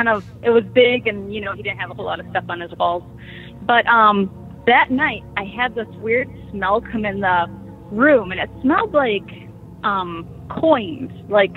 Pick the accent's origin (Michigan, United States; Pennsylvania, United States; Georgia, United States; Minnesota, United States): Michigan, United States